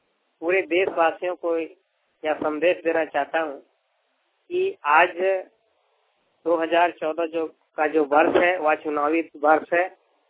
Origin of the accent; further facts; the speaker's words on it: Jharkhand, India; बोकारो जिला गोमिया प्रखंड का निवासी हूँ।